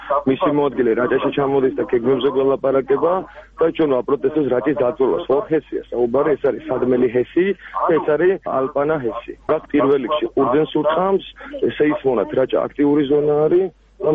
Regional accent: Racha-Lechkhumi and Kvemo Svaneti, Georgia; რაჭველი ვარ ჩემ სოფელს ვიცავ და ჩემ კულტურას ვიცავ

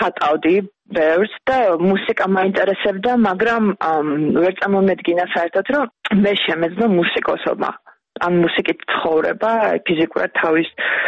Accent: Tbilisi, Georgia; გავიზარდე პლეხანაოზე და ამას ძალიან დიდი მნიშვნელობა აქვს ჩემთვის, იმიტომ რომ ქალაქის ცენტრი და ეს ხმაური და რითმი, რამაც აკომპონიმენტი გაუკეთა ჩემს ბავშვობას

